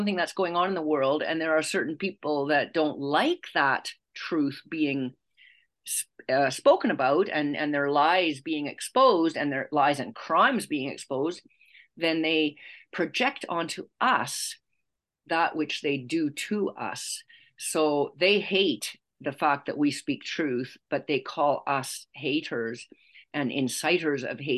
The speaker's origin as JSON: {"language": "English", "country": "Canada", "tie": "born or raised there", "said": "I grew up in Canada and my parents came from Germany."}